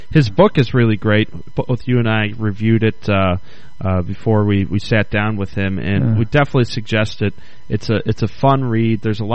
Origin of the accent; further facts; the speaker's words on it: Chicago, Illinois, United States; also born or lived in Arkansas; No, I'm from Chicago, but I spent many summers in Arkansas, a good portion of my life